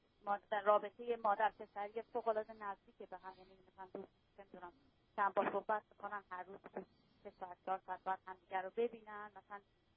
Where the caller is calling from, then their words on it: Germany; من از آلمان هستم